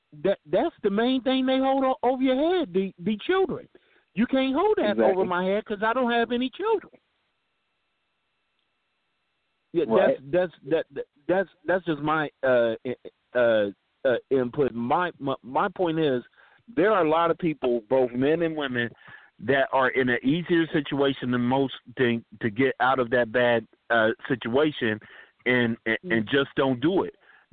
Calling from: Columbus, Ohio, United States; I'm calling from Columbus, Ohio.

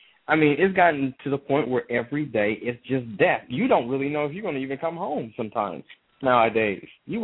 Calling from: Houston, Texas, United States; calling out of Houston.

